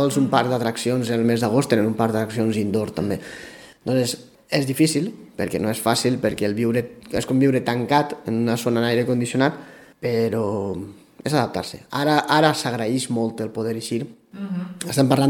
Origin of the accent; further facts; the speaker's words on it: Pego, Valencian Community, Spain; sóc de Pego. I és el que el comente, que estem molt lluny dels centres grans.